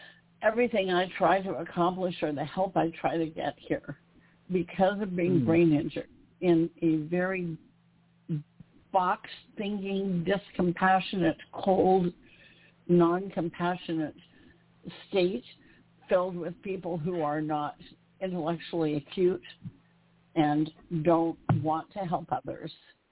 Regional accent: Idaho, United States; so I could get out of this state and go back to my home state of Idaho, where I never had any of these problems.

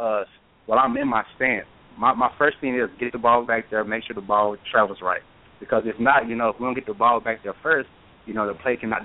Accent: Stamps, Arkansas, United States; Stamps, Arkansas, it's a very small town where I grew up at. At the max, we have maybe 1,500 people. So in my community, everyone knew everyone, basically.

